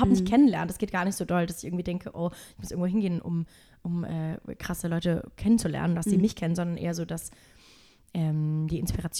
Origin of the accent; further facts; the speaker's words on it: Heinsberg, North Rhine-Westphalia, Germany; also born or lived in Vienna; now in Berlin, Germany; Aber ich komme aus Köln. Oder nee, aus Köln ist wirklich weit gesagt. Ich komme aus Heinsberg.